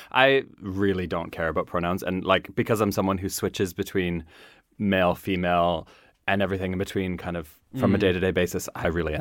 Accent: Nova Scotia, Canada; So I grew up in Nova Scotia, which is like a fishing, rural area. It's, if you picture like northern Scotland, you're kind of imagining the right kind of place. There are lots of backwards mentalities there, especially when it comes to things like race and gender. And I was in a very small town.

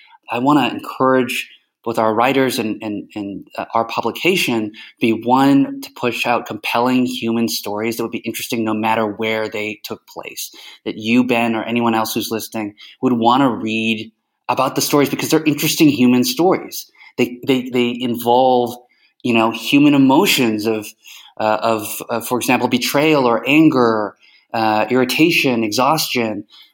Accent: Canada; Okay, well, firstly, I grew up in Canada, so as a Canadian-American, as emphasis on Canadian

